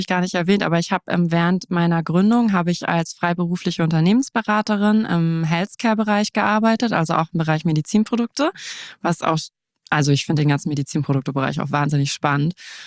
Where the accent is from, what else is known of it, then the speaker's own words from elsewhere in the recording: Northern Germany, Germany; ich bin 37 Jahre alt und ich komme aus Norddeutschland, wohne seit über 15 Jahren in Hamburg